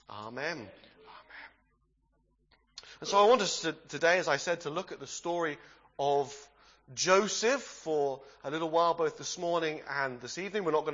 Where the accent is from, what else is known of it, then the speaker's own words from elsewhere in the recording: Bradford-on-Avon, South West England, United Kingdom; now in Sheffield, United Kingdom; I'm originally from the West Country, from a little town called Bradford-on-Avon. I've been serving the Lord in the church in Sheffield for the last 10 years